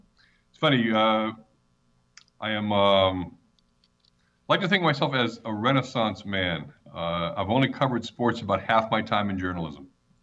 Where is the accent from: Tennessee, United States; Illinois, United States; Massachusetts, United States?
Massachusetts, United States; Boston; one thing that always kind of made me laugh here as a Bostonian